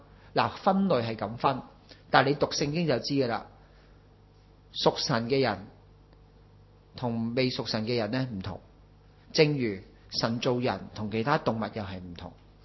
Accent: China; 即系我哋中国人都有嗰啲说话噶啦

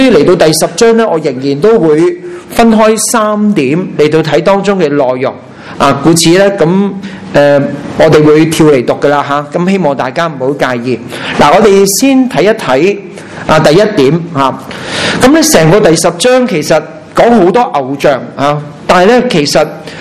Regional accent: China; 佢哋有种观念啊，同我哋中国人真系几似嘅

